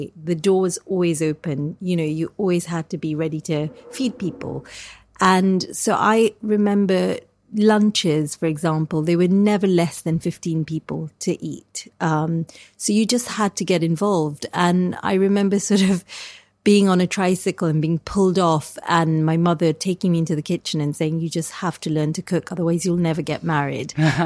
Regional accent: Kenya; But I grew up in Kenya in this kind of really wild terrain, red, volcanic, alluvial soil, very open spaces, chickens in the backyard, a completely chaotic, mad family.

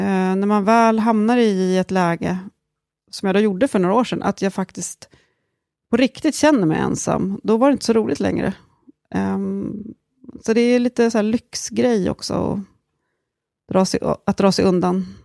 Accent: Uppsala, Uppsala County, Sweden; I Uppsala.

